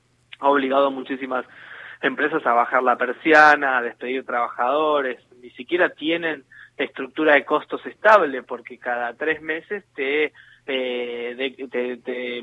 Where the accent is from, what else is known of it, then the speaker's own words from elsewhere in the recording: San Martín, Buenos Aires Province, Argentina; yo soy de San Martín, nosotros en un año en San Martín abrimos 14 comedores